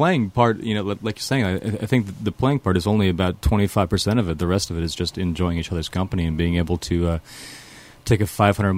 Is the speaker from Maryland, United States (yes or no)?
no; Fargo, North Dakota, United States; now in Madison, United States; I grew up in Fargo, North Dakota, and I moved to Madison, Wisconsin 10 years ago